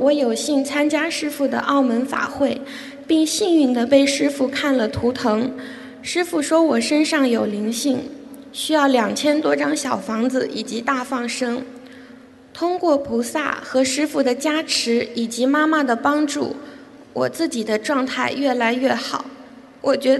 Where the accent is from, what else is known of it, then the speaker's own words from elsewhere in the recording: Netherlands; Chinese is a second language; 我来自荷兰，今年22岁。我出生在一个家庭条件比较富裕的家庭